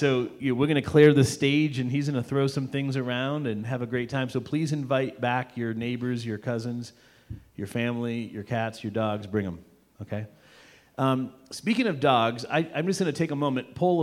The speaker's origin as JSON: {"language": "English", "town": "Boston", "region": "Massachusetts", "country": "United States", "tie": "born there", "said": "because we were up in the northeast in Massachusetts, and I was born in Boston"}